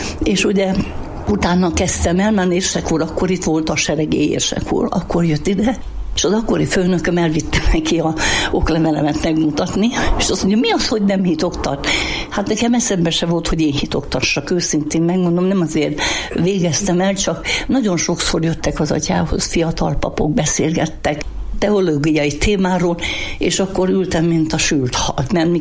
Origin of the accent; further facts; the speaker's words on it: Szabolcs-Szatmár-Bereg, Hungary; odahaza én szabolcsi vagyok.